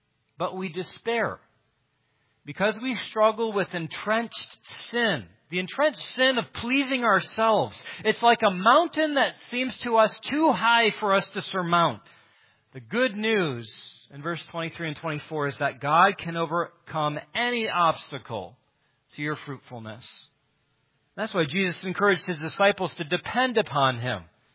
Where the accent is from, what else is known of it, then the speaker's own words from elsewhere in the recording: Great Lakes, United States; I grew up around Lake Michigan.